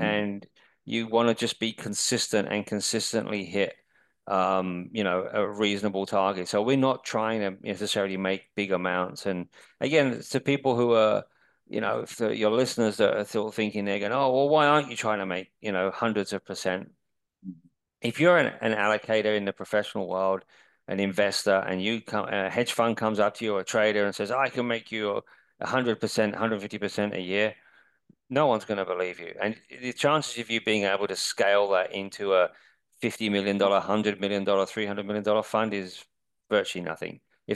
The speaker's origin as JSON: {"language": "English", "region": "London", "country": "United Kingdom", "said": "This was in the city of London, by the way. I'm from London originally."}